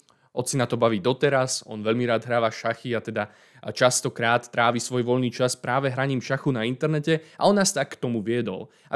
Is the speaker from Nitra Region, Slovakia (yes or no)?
no; Trstená, Žilina Region, Slovakia; Obidva ja aj môj brat, vlastne celá moja rodina, pochádzame z Oravy, konkrétne z mesta Trstená.